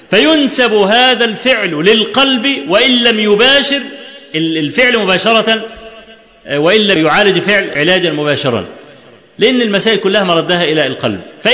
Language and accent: Arabic; Egypt; في الزلزال اللي حصل في مطلع سنة 90 عندنا في مصر